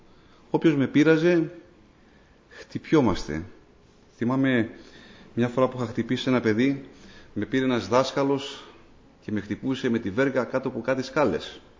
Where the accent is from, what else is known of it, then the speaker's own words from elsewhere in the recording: Gastouni, Western Greece, Greece; προσωπικά μέσα από μια οικογένεια πολύ πτωχή, μεγάλωσα στη Γαστούνη της Ηλίας. Είμαστε 6 αδέλφια.